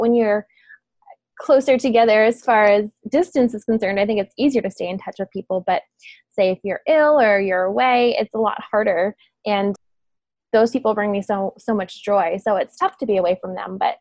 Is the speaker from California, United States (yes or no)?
no; New Hampshire, United States; moved away as an adult; now in Oregon, United States; So I'm currently in Oregon. I'm from New Hampshire. So moved across the country to come here to school.